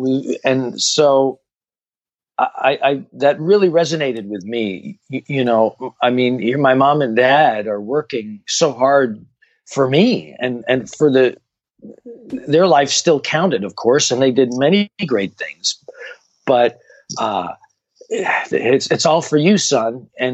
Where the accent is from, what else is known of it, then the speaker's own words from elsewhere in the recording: Toronto, Ontario, Canada; Growing up in Toronto in the time I did, we were all children of immigrants.